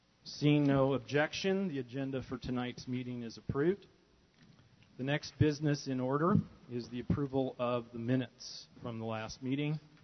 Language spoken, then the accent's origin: English; Hooper, Utah, United States; I'm the chair of the Northern RAC, and I represent the non-consumptive user, and I'm from Hooper.